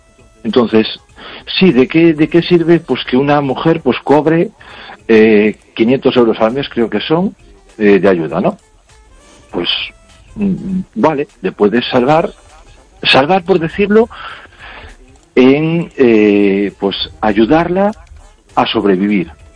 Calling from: Ourense, Galicia, Spain; de Orense.

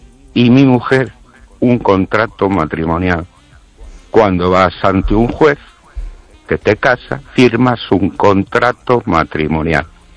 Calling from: Ourense, Galicia, Spain; de Orense.

